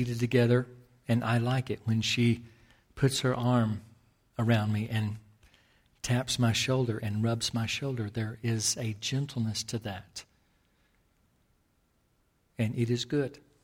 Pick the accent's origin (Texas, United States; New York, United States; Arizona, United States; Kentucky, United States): Texas, United States; And I was raised in West Texas.